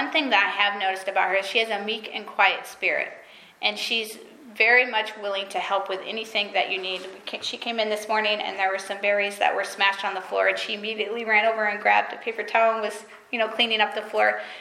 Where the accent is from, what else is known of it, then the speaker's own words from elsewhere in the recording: the South, United States; now in Maine, United States; I found that I'm from the South, and I found that Maine is kind of like its own country.